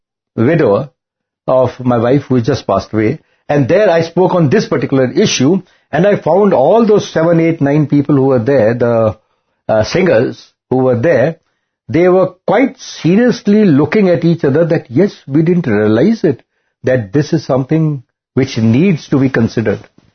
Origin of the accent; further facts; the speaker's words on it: Bangalore, Karnataka, India; I'm from Bangalore. Indranagar is a place not far from my place.